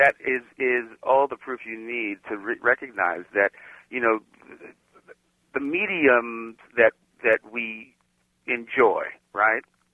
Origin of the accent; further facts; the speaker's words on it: United States; I grew up in the 50s and the 60s, and it was not always easy being a black kid growing up in America.